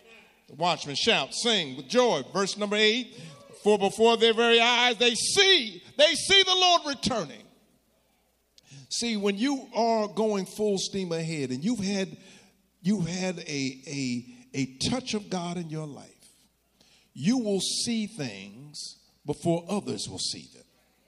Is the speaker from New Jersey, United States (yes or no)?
yes; New Jersey, United States; Now, I grew up in Jersey. In Jersey, we didn't have to pump our gas.